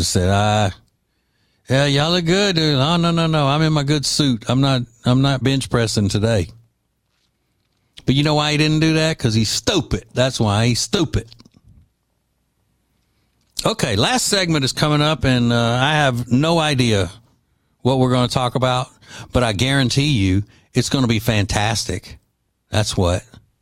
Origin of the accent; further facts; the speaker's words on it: Louisiana, United States; Just like when people find out I'm from Louisiana, they assume New Orleans, and I'll say, I'm not from New Orleans. Hell no, I'm not from New Orleans.